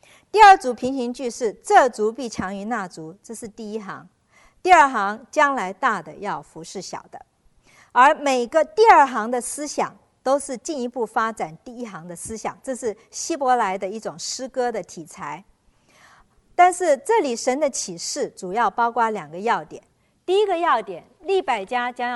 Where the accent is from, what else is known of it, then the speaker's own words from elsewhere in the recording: China; 在古代长子是就像我们中国人一样，长子长子是 有一个特权。